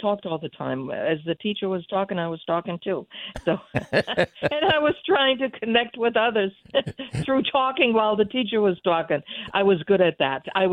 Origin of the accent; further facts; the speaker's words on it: Fulda, Hesse, Germany; English is a second language; I grew up in Fulda, which is in Hesse, Germany. It's between Frankfurt and Kassel.